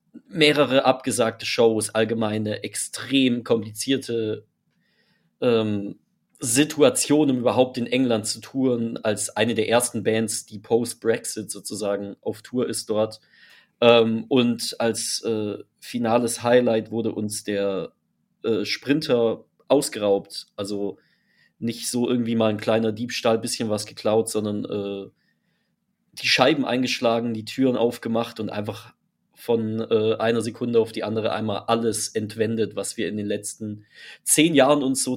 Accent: Freiburg, Baden-Württemberg, Germany; Wir kommen ursprünglich aus Freiburg.

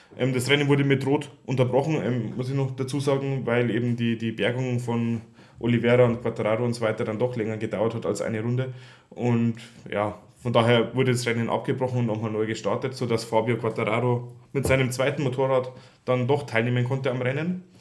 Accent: Bavaria, Germany; als Bayer

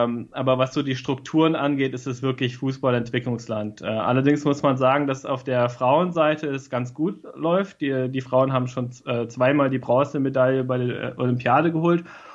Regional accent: Heidelberg, Baden-Württemberg, Germany; Es macht eigentlich nicht so viel Sinn, weil ich bin in Heidelberg aufgewachsen.

